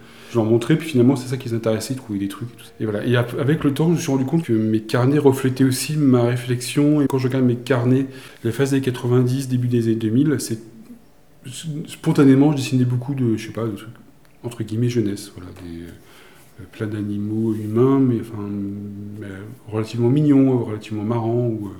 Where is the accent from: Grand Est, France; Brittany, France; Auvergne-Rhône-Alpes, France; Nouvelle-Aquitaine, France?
Auvergne-Rhône-Alpes, France; Grenoble; Je suis de Grenoble, j'ai grandi là-bas